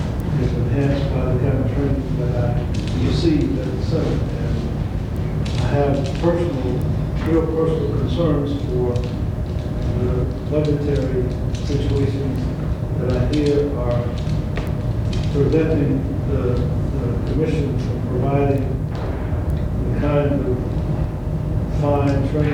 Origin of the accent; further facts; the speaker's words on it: Chicago, Illinois, United States; I'm from Chicago, and I wasn't even aware that they had an orientation center here in Nebraska.